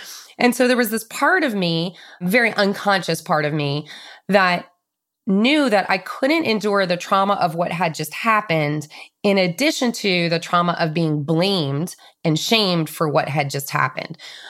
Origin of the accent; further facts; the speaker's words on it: Philadelphia, Pennsylvania, United States; accent: Philly; The kids there asked me if I was from England because my Philly accent was so strong that they thought I was like from a different country.